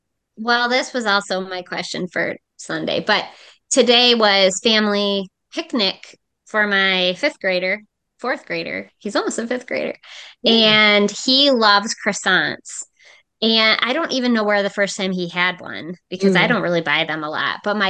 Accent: Midwest, United States; Of course, as a Midwesterner, I like lots of mayonnaise.

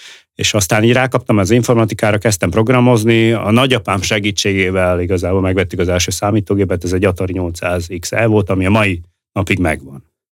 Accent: Southern Slovakia, Slovakia; és mivel igazából mi, mint felvidéki magyarok, ugye, akkor igazából az ember azért körülveszi magát, főleg magyarral

